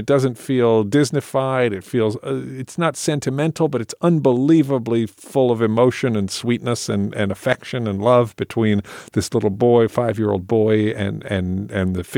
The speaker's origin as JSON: {"language": "English", "region": "England", "country": "United Kingdom", "tie": "born or raised there", "said": "why I talk the way I do if I grew up in England"}